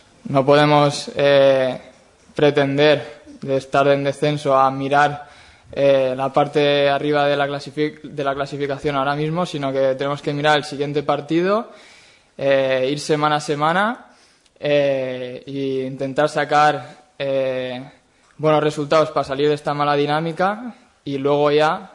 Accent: Valls, Catalonia, Spain; Sí que és veritat que soc de Valls, que soc de Tarragona

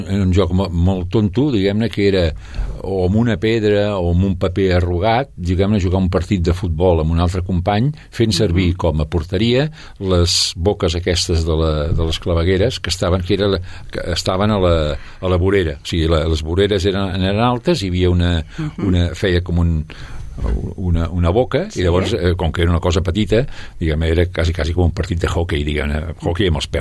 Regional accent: Sabadell, Catalonia, Spain; born there; Doncs vaig néixer al carrer Sant Jaume, número 11, de Sabadell, allà al costat del mercat.

